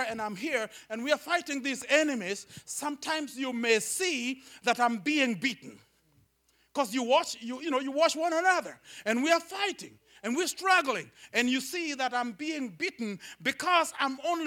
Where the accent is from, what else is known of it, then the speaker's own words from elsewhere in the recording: Kenya; I come from Kenya. Kenya is in Africa.